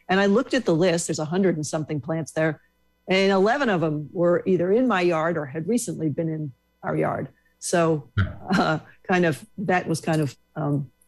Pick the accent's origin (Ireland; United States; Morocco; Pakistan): United States; Northeast; I'm from the Northeast, I know that.